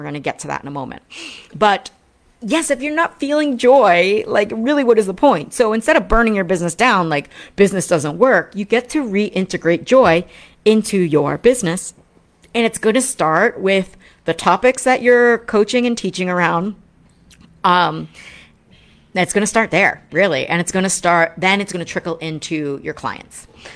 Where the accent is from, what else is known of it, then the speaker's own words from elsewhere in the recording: East Coast, United States; And I grew up on the East Coast, so I do. You know, I have working class conditioning in my veins.